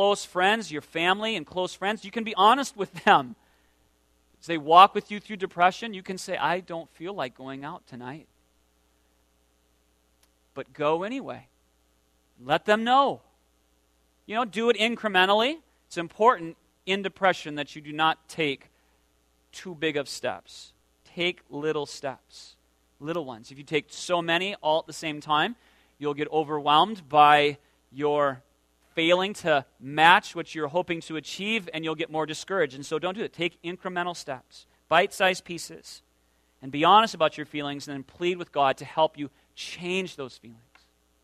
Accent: South Dakota, United States; There's a great scene from the movie Dances with Wolves, you know, filmed back in my home state, South Dakota.

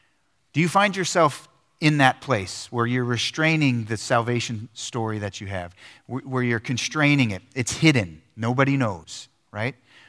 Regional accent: East Coast, United States; I come from the East Coast. I don't care about your private life. I want to know about it. Right? It's loud, proud, in your face. That's East Coast mentality.

